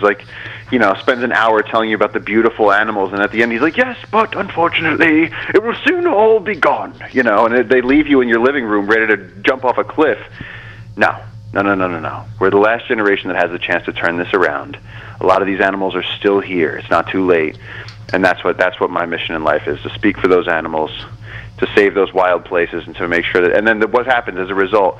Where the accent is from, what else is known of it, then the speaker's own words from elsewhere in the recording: New York City, New York, United States; born there; I don't know how I was born in Brooklyn. I just don't know. I mean, I love it. It feels, you know, of course, it's my family and a part of my home